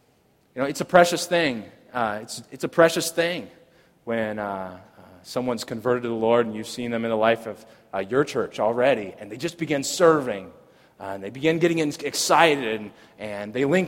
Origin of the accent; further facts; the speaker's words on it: Lafayette, Indiana, United States; we're from Lafayette, Indiana. We have been in Lafayette, Indiana. We haven't left Lafayette, Indiana much.